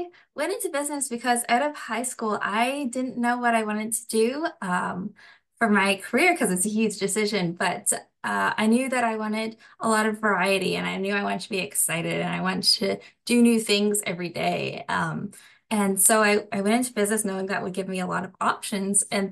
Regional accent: Sackville, Nova Scotia, Canada; also born or lived in Ottawa; now in Wolfville, Canada; I was born in Ottawa, but I grew up in Sackville, Nova Scotia, and I've been living in Wolfville for the last few years.

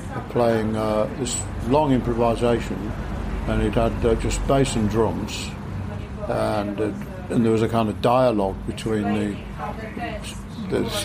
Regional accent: Leicester, East Midlands, United Kingdom; Apart from 1 year I spent at music college, I lived there for the first, 22 years of my life.

